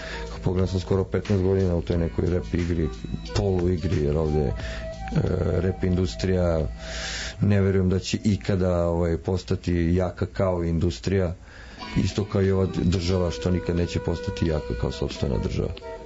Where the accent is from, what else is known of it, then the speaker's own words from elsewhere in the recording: Belgrade, Serbia; pošto sam odrastao na Medakoviću dvojci, to je bratsko naselje, to jest produžetak